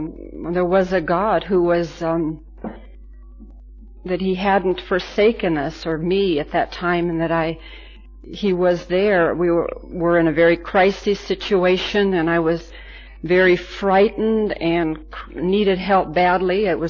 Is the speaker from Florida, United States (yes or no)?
no; Sheridan, Wyoming, United States; now in Australia; I'm from Sheridan, Wyoming.